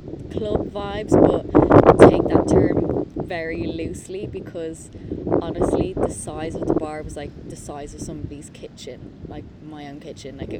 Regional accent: Dublin, Leinster, Ireland; I'm from South Dublin.

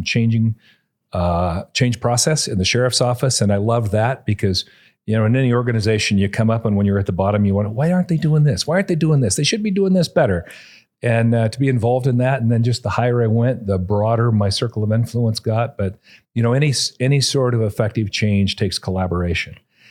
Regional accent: Caldwell, Idaho, United States; Over outside of Caldwell.

